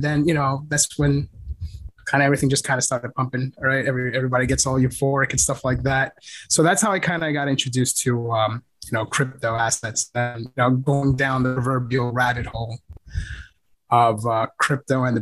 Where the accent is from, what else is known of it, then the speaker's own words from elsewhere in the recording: New York, United States; Okay, so I am from New York and not much to say.